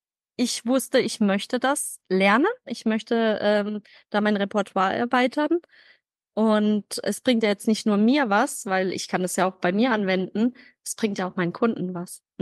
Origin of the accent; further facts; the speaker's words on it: Karlsruhe, Baden-Württemberg, Germany; 36 Jahre alt. Ich komme aus Karlsruhe